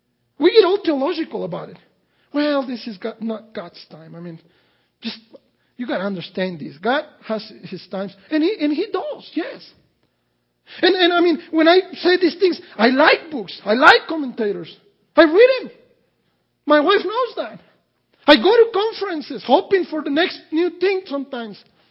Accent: Mexico; English is a second language; now in United States; We experience to see things that I never even dreamed of growing up in Mexico.

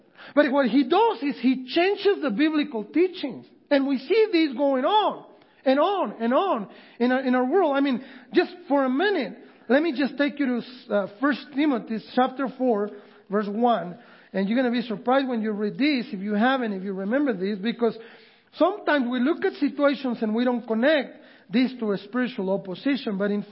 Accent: Mexico; I come from Mexico, and let me tell you, there are other countries and other nations

